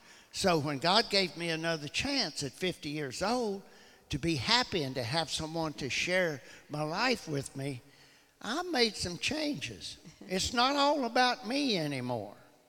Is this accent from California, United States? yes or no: no; Alderson, West Virginia, United States; I grew up on the Greenbrier River in Alderson. And I never appreciated that river so much as till I'm turning 74.